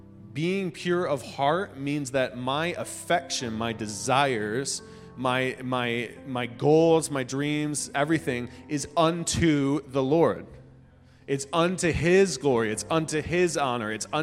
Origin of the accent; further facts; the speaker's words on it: United States; I like this because I'm from America and I like explosions.